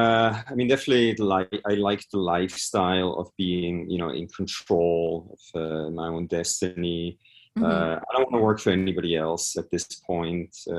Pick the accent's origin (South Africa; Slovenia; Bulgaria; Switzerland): Switzerland; English is a second language; now in United States; I'm originally from Switzerland